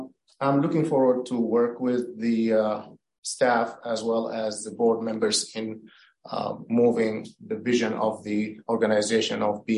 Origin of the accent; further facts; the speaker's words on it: Minnesota, United States; now in California, United States; I came from Minnesota. I have been working for Minnesota, the Metropolitan Council, Environmental Services for the last 10 years.